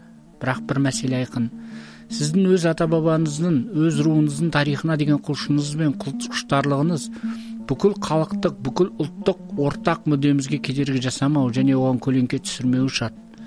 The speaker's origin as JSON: {"language": "Kazakh", "town": "Otyrar", "region": "Turkistan Region", "country": "Kazakhstan", "tie": "born or raised there", "said": "Егеменді ел атанғаннан кейін туған өлкем отырарға барсам ауданның жас кәрісі түгілге жуық ру-руға бөлініп әр ру өзінің президенттерін сайлап жатыр екен."}